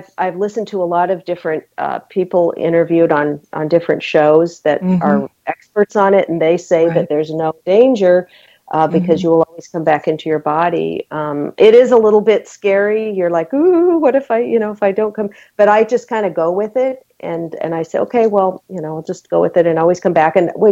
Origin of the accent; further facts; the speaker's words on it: Seattle, Washington, United States; I remember as a kid, maybe 8, 9, 10 years old, I grew up in Seattle, Washington, and the only time it'd really be warm is in the summer.